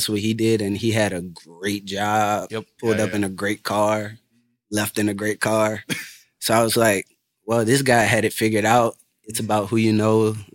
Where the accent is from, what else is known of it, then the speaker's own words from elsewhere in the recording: Plaquemine, Louisiana, United States; I'm from Plaquemine, Louisiana. Born and raised there. Went to Plaquemine High School, class of 2011.